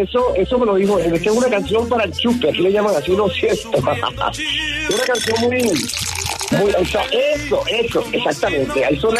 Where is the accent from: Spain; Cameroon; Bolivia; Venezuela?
Venezuela; moved away as an adult; now in Colombia; yo soy de Venezuela, soy venezolano.